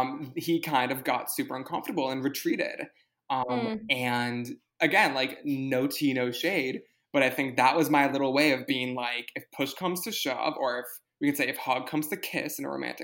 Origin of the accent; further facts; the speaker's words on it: New York City, New York, United States; You and I grew up in New York City.